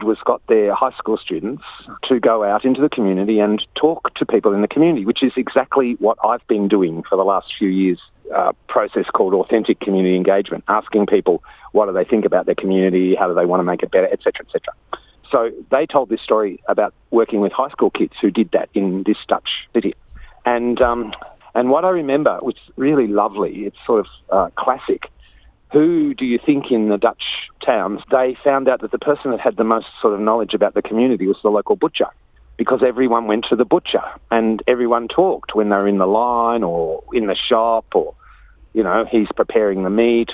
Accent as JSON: {"language": "English", "town": "Melbourne", "region": "Victoria", "country": "Australia", "tie": "born or raised there", "said": "I grew up in Melbourne and I have family in Melbourne."}